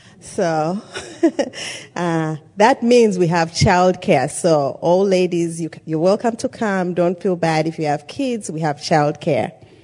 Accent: Uganda; I'm from Uganda. That's east of Africa.

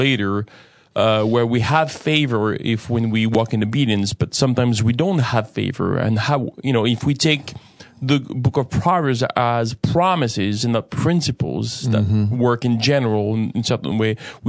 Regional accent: France; despite the fact that I'm from France

